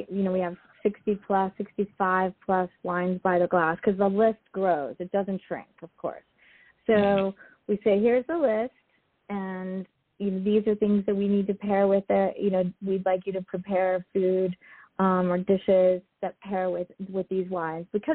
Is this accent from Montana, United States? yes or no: no; Florida, United States; No, I'm from Florida.